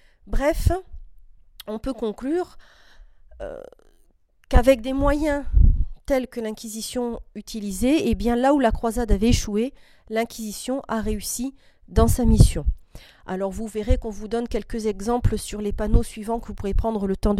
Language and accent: French; Occitanie, France; Donc la foi cathare, en tout cas chez nous, en France et en particulier en Occitanie, disparaîtra progressivement